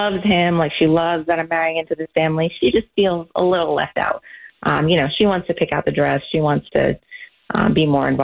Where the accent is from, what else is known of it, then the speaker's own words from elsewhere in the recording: United States; I'm American, but my fiancé is Pakistani, and we're doing a Pakistani ceremony.